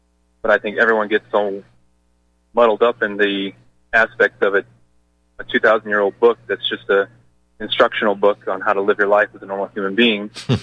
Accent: Nebraska, United States; moved away as an adult; also born or lived in Atlanta, Georgia; I came from Nebraska, where I've never seen a black person until I was 18 years old, and I went to Atlanta, Georgia.

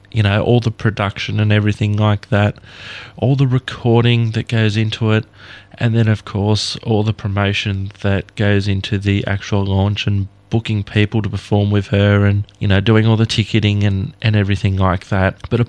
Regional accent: Sydney, New South Wales, Australia; G'day Australian music fans … from Sydney, Australia

